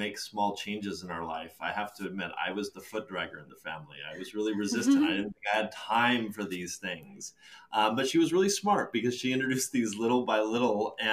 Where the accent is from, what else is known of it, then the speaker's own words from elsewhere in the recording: San Diego, California, United States; I'm from San Diego, and we have three kids.